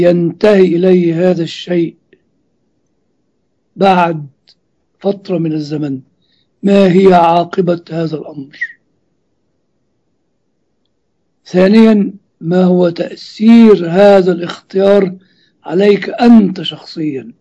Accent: Egypt

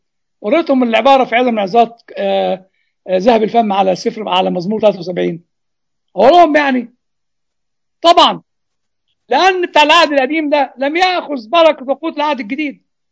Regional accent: Egypt; لأن الجماعة الطلاينة لما كانوا عندنا في مصر

